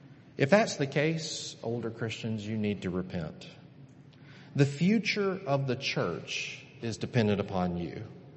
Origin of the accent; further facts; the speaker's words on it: Columbus, Mississippi, United States; I grew up in Columbus, Mississippi, and there was a woman there who was in her 80s.